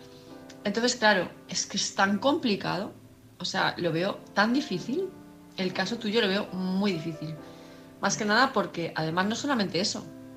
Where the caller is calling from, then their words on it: Palma, Balearic Islands, Spain; de Palma de Mallorca